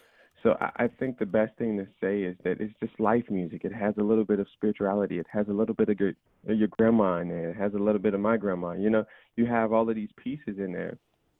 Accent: Brownsville, United States; I grew up in Brownsville, and my dad was a Baptist preacher.

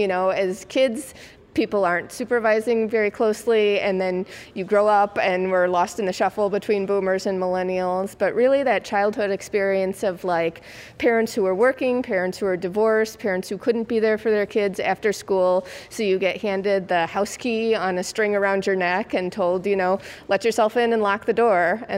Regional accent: Illinois, United States; I grew up in the Chicago suburbs and that was like a huge thing for like a minute in the 80s.

